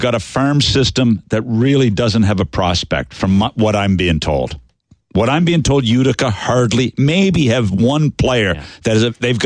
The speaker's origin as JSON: {"language": "English", "town": "Summerside", "region": "Prince Edward Island", "country": "Canada", "said": "I'm from Summerside"}